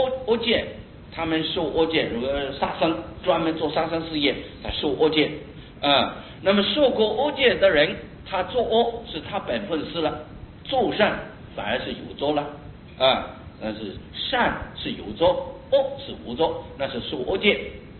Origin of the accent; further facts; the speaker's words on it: China; 因为我们中国人呢，对这个做恶法啊